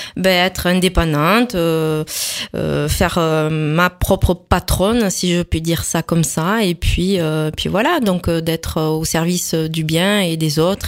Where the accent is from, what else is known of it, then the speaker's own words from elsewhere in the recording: Gaillac, Occitanie, France; je suis gaillacoise en fait. Je suis tarnaise, donc je connais bien le Tarn. Voilà, donc je vais avoir bientôt 45 ans.